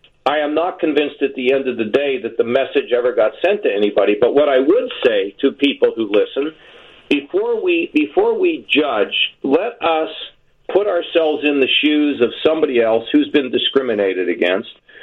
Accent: United States; I'm an American. That's what I care about is America.

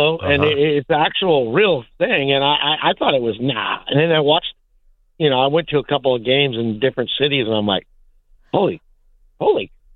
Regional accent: California, United States; now in Austin, United States; I'm from the Bay Area, moved here

